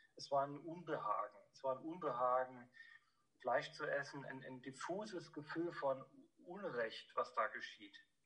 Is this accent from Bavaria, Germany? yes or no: yes; Bavaria, Germany; und ich bin in Oberfranken aufgewachsen, in einer sehr fleischlastigen Gegend auch.